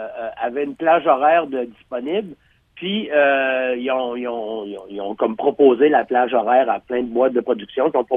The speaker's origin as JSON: {"language": "French", "region": "Quebec", "country": "Canada", "said": "J'étais un gars de cuisine, moi. Je viens de Gaspésie. Tout se passait dans la cuisine."}